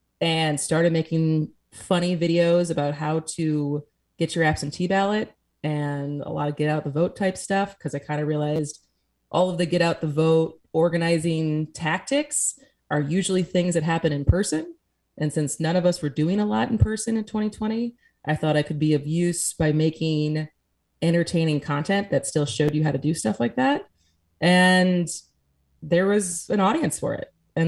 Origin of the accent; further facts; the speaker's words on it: Madison, Wisconsin, United States; So grew up in Madison, went to Madison West, go Regents. My parents are from Wisconsin Rapids